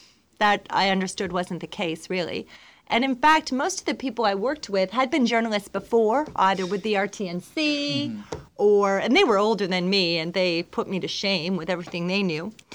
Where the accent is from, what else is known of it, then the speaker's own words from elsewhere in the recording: Dartmouth, Nova Scotia, Canada; also born or lived in Paris; I grew up in Dartmouth, and I went to the University of King's College.